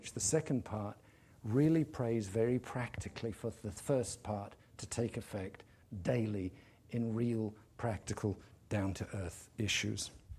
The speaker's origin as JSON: {"language": "English", "region": "England", "country": "United Kingdom", "said": "Then, because I'm English, I can pray for European marriages."}